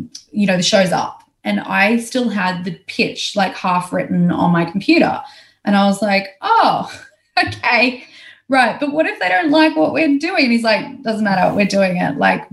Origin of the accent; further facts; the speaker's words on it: Dubbo, New South Wales, Australia; I grew up in Dubbo, where strong rugby league people.